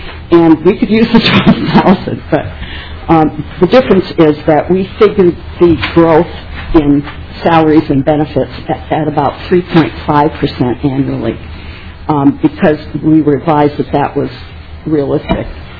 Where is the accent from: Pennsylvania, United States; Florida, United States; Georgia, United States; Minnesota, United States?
Minnesota, United States; I'm a Minnesotan.